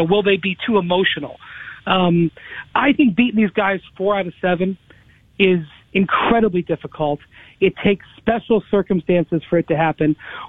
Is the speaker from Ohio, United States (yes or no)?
yes; Akron, Ohio, United States; All right, so I'm from the Midwest. I'm from Akron, Ohio.